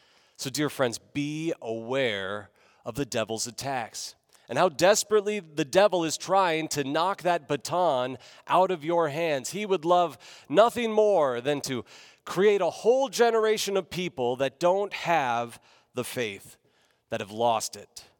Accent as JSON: {"language": "English", "region": "California", "country": "United States", "tie": "born or raised there", "said": "Growing up in California, there were a lot of situations like"}